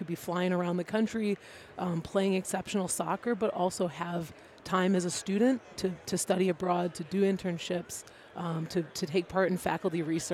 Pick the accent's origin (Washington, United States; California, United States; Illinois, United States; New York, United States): New York, United States; Rochester; Yeah, so I'm actually a Rochester native. I grew up in the suburbs of Brighton, just outside the city. You know, had a great education at Brighton High School